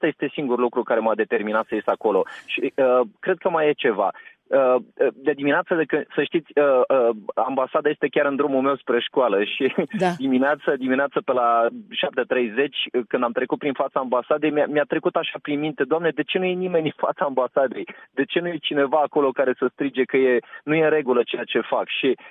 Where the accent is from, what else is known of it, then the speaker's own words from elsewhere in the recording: Moldavia, Romania; Eu sunt moldovean și sunt mândru de asta și vă fac o mărturisire. Așa. În orele mele de istorie, da, mă trezesc uneori când mă ia pe mine valul și povestitul că revin la accentul meu natural